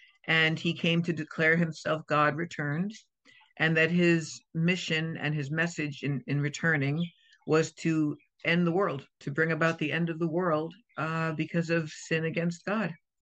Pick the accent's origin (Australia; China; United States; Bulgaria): United States; Connecticut; also born or lived in Boston; now in New York, United States; No, I was born and raised in Boston, but when my mother joined the cult, we did move to Connecticut. I was born in Boston. I was raised more in Connecticut, and then I moved to New York in 1996.